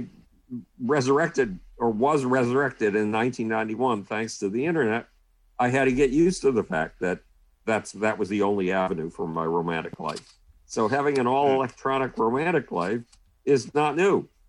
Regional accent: Buffalo, New York, United States; When I was a child, nobody wanted me in my hometown of Buffalo, New York.

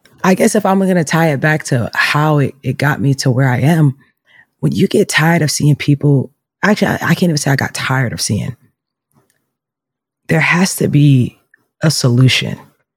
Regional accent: Queens, New York, United States; I grew up in Southside Jamaica, Queens, on a block with 17 boys.

